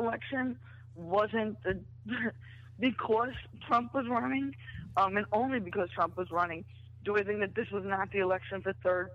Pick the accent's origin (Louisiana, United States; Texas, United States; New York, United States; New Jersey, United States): New York, United States; New York City; I was born and raised in New York City.